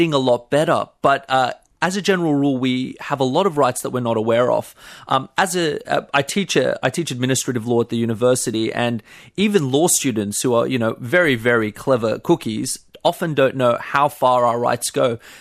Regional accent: Australia; I'm of Iranian heritage, and I look Iranian, but I've been here since I was one. I'm thoroughly Australian in my eyes

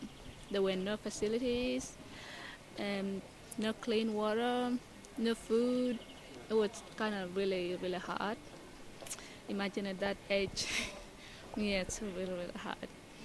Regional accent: Kenya; also born or lived in Sudan; now in Australia; I grew up in Kenya as a refugee, so probably I left with my mother.

